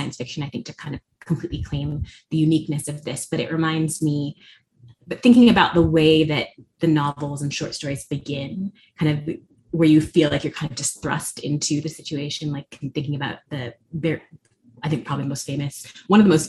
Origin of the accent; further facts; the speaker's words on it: California, United States; I'm from California originally. And like, I don't think I would ever, my parents live there.